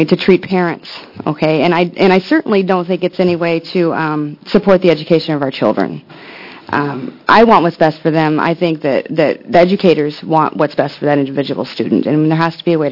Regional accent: Coos Bay, Oregon, United States; I'm a mom from Coos Bay.

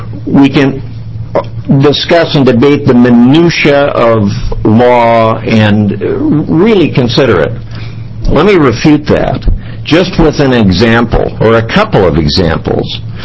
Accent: Gresham, Oregon, United States; I'm from Gresham

